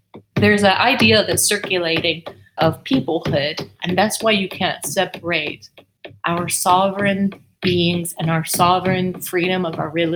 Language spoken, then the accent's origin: English; United States; When I was young going to school, what I was taught was that we as Indian people were savages. That's what I grew up thinking about myself.